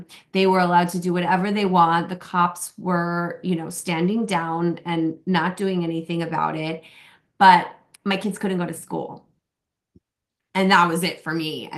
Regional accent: Los Angeles, California, United States; So I, like I said, I grew up in Los Angeles.

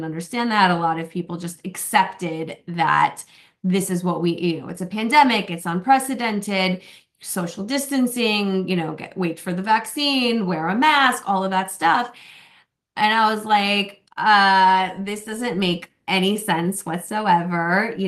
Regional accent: Los Angeles, California, United States; So I, like I said, I grew up in Los Angeles.

